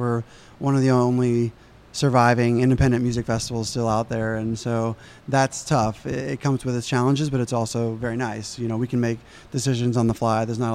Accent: New York, United States; basically, I grew up in New York, and I really enjoyed going out. I was a B-boy.

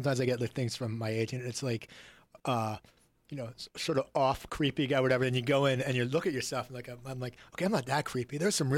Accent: East Coast, United States; now in Los Angeles, United States; I'm from the East Coast

